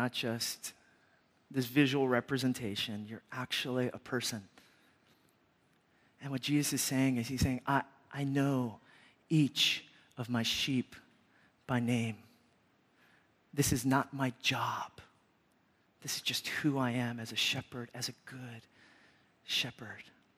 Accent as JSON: {"language": "English", "town": "Boston", "region": "Massachusetts", "country": "United States", "said": "Remember, I'm visiting from Boston."}